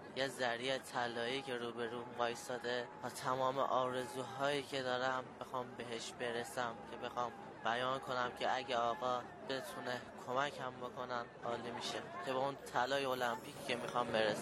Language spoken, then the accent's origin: Persian; Mashhad, Razavi Khorasan, Iran; من بچه مشهد هستم، بچه محل امام رضا.